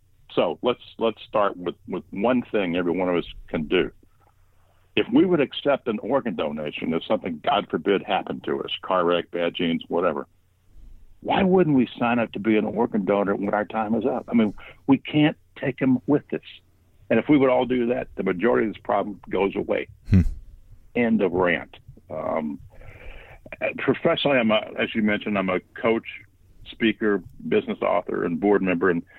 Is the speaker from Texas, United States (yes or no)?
no; West Virginia, United States; but born and raised in Appalachia. I went to school at the U. And now there's a system shot for you. A teenage kid goes from the backwoods of West Virginia to Miami.